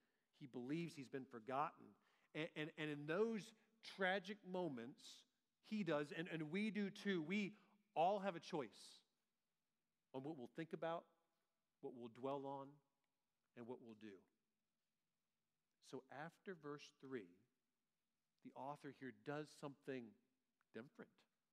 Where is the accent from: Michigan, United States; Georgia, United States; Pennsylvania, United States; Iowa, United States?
Georgia, United States; many of you know that I grew up in Georgia, and therefore I'm now attached to Georgia sports teams.